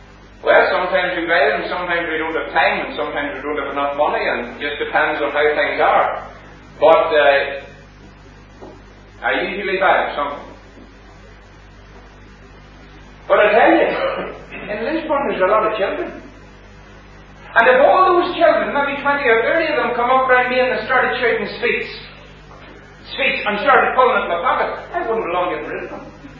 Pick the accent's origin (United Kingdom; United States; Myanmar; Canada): United Kingdom; Dungannon, Northern Ireland; born there; the night I was born in Dungannon, I got a tag, and I was entered into a family.